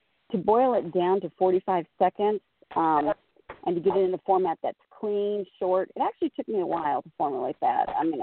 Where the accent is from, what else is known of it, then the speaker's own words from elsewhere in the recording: Los Angeles, California, United States; moved away as an adult; also born or lived in East Coast; I was originally from Los Angeles and worked in L.A. and then relocated to the East Coast and went on the consulting side of things.